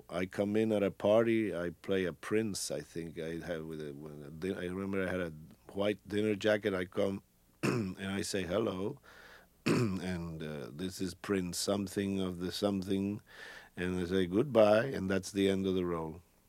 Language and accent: English; Puerto Rico; first language es; English is a second language; now in New York, United States; Yes, I could have stayed in Puerto Rico and acted, but I don't think I would have had the exposure that I've had coming to New York.